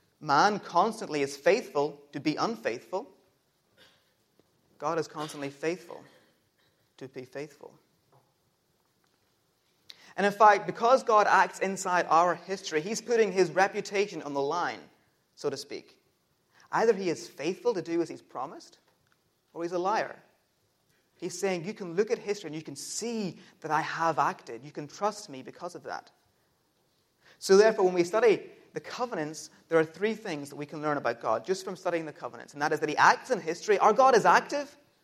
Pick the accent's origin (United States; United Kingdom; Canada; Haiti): United Kingdom; I'm British